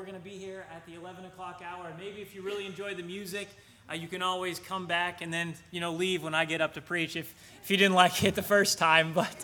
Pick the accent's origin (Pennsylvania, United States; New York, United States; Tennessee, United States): Tennessee, United States; Nashville; I am from Nashville, Tennessee